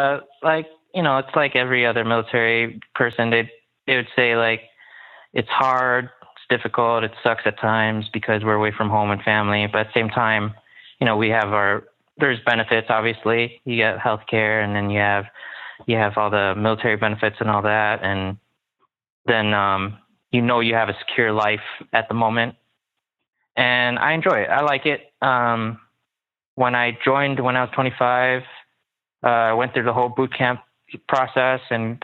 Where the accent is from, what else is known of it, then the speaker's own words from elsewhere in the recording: Chicago, Illinois, United States; moved away as an adult; also born or lived in Connecticut; now in San Diego, United States; I'm from Chicago. I am 28 years old. I just turned 28 last December. And I moved over here about a year ago.